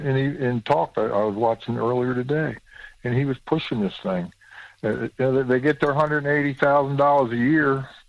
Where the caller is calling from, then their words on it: Ohio, United States; from Ohio.